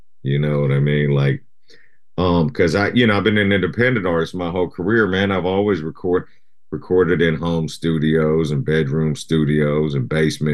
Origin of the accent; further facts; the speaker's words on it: Berkeley, California, United States; also born or lived in Tokyo, Japan; I was born in Japan. I was born in Tokyo, Japan. And then we moved to, ultimately, we ended up in Berkeley, California when I was, I think, second grade or so. You know, it was in the 80s.